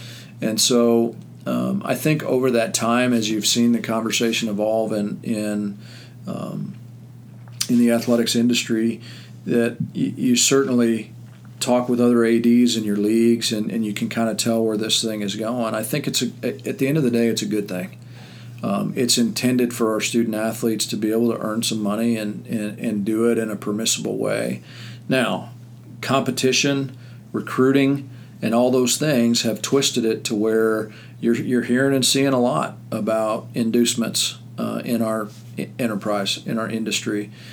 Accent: Manhattan, Kansas, United States; I grew up in Manhattan, Kansas, so Wichita State's been on my radar since I was a junior high kid

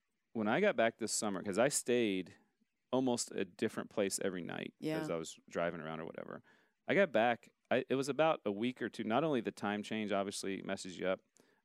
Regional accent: Ohio, United States; I'm from Ohio, so coming to Oklahoma or Texas would be like a long trip.

